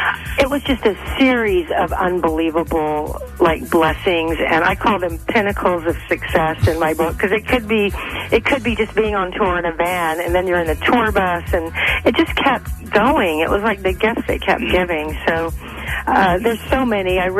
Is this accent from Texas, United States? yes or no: yes; Texas, United States; we both love blues because I grew up in Texas, like I said.